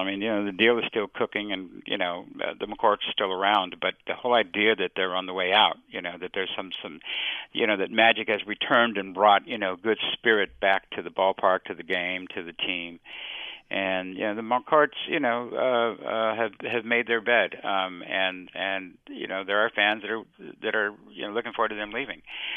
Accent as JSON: {"language": "English", "town": "Los Angeles", "region": "California", "country": "United States", "tie": "born or raised there", "said": "I grew up in East L.A. in the 60s when we got moved for the East L.A. interchange."}